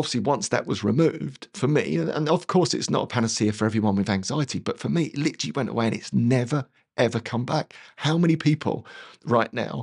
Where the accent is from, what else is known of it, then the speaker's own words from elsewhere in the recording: Dagenham, London, United Kingdom; I was this little tough kid growing up in Dagenham, and I loved bird watching and knitting with my nans.